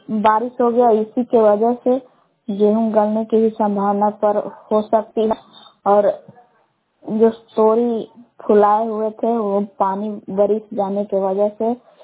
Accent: Belan, Bihar, India; ग्राम बेलान जिला कैमूर गाँव के निवासी हूँ।

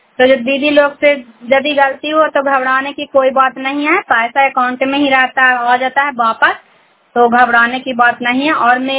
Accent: Karai Parsurai, Bihar, India; मैं कराय ब्लॉक से बिलोंग करती हूँ और नालंदा जिला के रहने वाली हूँ।

